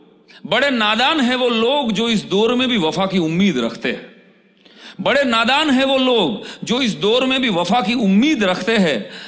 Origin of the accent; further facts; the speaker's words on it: Gondal, Gujarat, India; ગોંડલ મારું ગામ, મારા ગામમાં જ એટલા બધા પાત્રો છે કે મારે ક્યાંય ગોતવા જ નથી પડતા.